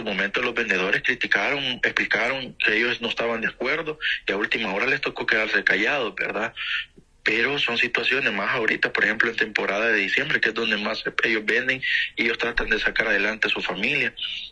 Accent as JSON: {"language": "Spanish", "country": "El Salvador", "said": "tenemos una gran responsabilidad con el país, como hermanos salvadoreños que somos"}